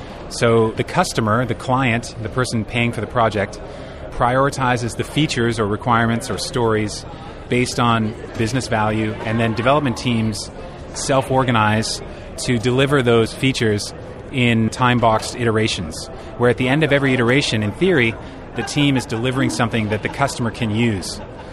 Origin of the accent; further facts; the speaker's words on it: Canada; also born or lived in United Kingdom; now in New York, United States; I lived in the UK for the past 3 years. I'm Canadian, but I lived in the UK for the past 3 years, and I've just recently relocated to New York.